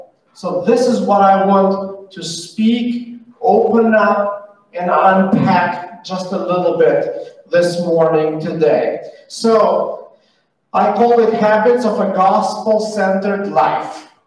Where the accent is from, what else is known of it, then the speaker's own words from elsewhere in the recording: Albania; English is a second language; I am originally from Albania, so I grew up in Albania, and Albania, it was a communist country.